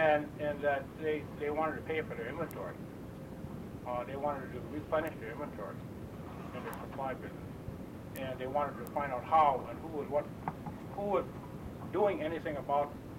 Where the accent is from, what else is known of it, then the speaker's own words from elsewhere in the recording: Naknek, Alaska, United States; now in Dillingham, United States; I'm a fisherman that lives in Dillingham that has fished in most all the districts in Mitchell Bay. I was born and raised in the Naknek area.